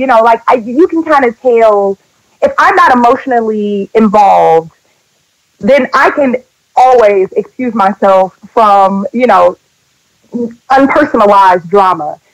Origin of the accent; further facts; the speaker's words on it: Detroit, Michigan, United States; I'm from Detroit in real life